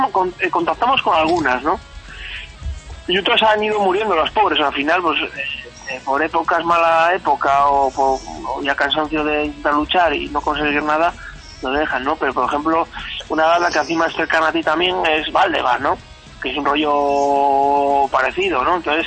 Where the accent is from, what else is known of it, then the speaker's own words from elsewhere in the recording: Toledo, Castilla-La Mancha, Spain; yo soy de Toledo y me subo para arriba